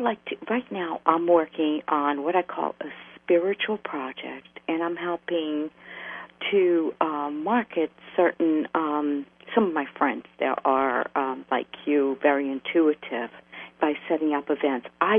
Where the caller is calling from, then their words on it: New Jersey, United States; New Jersey.